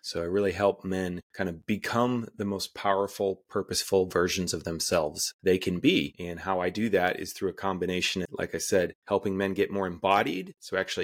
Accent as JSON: {"language": "English", "region": "Midwest", "country": "United States", "tie": "born or raised there", "said": "I was lower middle class, white man, growing up in Midwestern America in the 80s and 90s."}